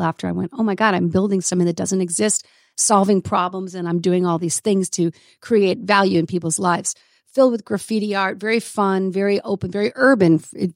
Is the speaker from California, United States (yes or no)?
yes; Los Angeles, California, United States; I'm from Los Angeles originally.